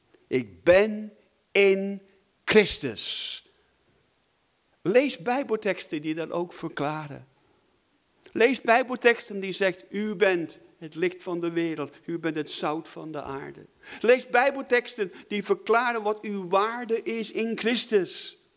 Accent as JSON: {"language": "Dutch", "country": "Belgium", "said": "Mijn vader was Belg, dus ik ben Belg"}